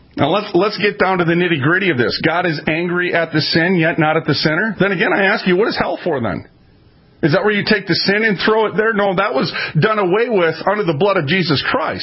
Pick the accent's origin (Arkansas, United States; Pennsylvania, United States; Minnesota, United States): Minnesota, United States; Minneapolis; You know, I got to be careful because I'm from North Minneapolis and I remember some of the words that they use.